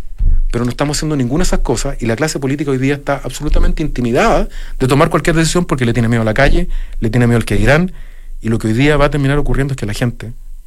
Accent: Chile; sentirnos orgullosos como chilenos

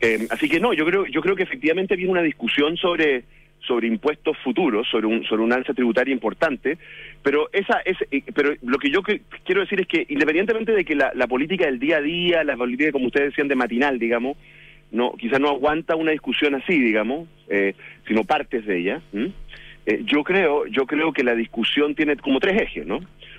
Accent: Chile

